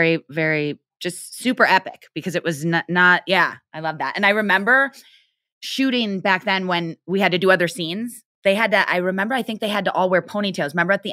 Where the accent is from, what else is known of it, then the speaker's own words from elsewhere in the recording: Midwest, United States; for me and growing up in the Midwest, I don't know if that's part of it.